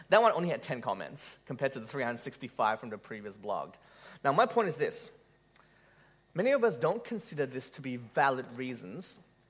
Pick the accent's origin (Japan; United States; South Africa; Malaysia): Malaysia; now in Australia; where I grew up in Malaysia had plenty of street food, but in Australia we don't?